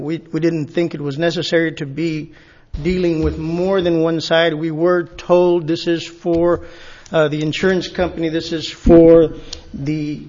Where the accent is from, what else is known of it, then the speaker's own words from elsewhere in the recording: Edinburg, Texas, United States; I am from Edinburgh, Texas.